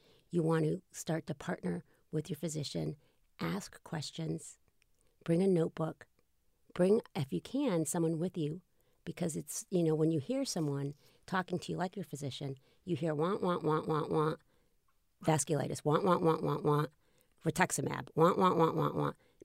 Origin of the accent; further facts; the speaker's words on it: Boston, Massachusetts, United States; Just this last week, I'm from Boston, and when I was in Boston, I used to, for fun, I used to be an actress.